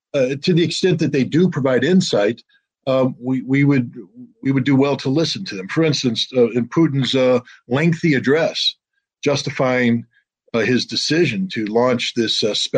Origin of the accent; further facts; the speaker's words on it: United States; I'm not anti-American. I'm an American. I've worn the uniform. I've served my country. I love my country.